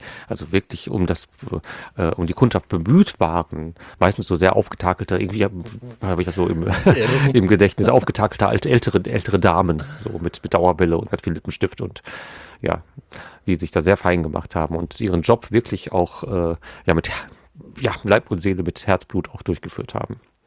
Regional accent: Gelsenkirchen, North Rhine-Westphalia, Germany; Gelsenkirchen, ne, meine Heimatstadt, ja. Gelsenkirchen Nord ist Buhr

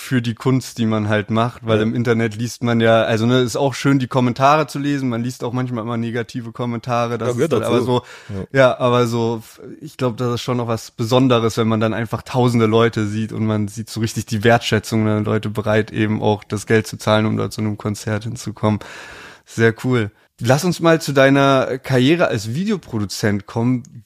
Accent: Heidelberg, Baden-Württemberg, Germany; Wir kommen beide aus Heidelberg.

